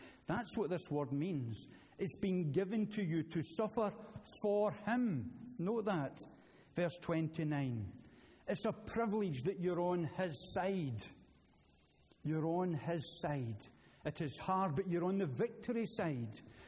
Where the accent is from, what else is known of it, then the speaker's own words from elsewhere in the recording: Scotland, United Kingdom; I must confess, as a Scotsman watching all of this.